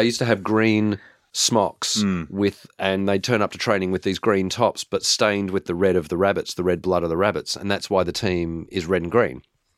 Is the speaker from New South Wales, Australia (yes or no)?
yes; Sydney, New South Wales, Australia; I grew up in Sydney